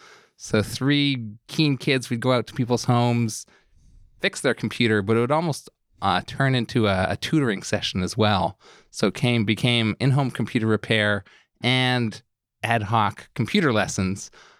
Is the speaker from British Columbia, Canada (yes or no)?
yes; Vancouver, British Columbia, Canada; I'm originally from Vancouver, from a fairly medical family.